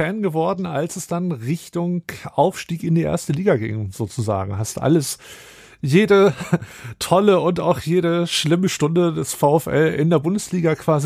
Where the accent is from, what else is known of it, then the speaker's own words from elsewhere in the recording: Wolfsburg, Lower Saxony, Germany; born there; Ich bin ja gebürtiger Wolfsburger